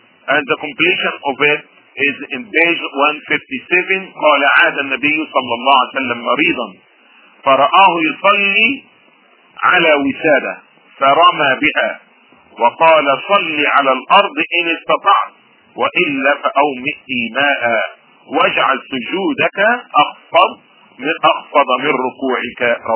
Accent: Egypt; I'm from Egypt.

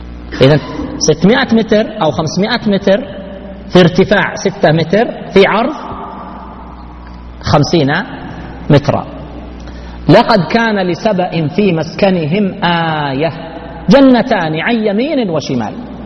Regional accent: Al-Qassim, Saudi Arabia; أذكر عندنا في القصيم مزارع كثيرة ذهبت المزارع لأن المياه ذهبت

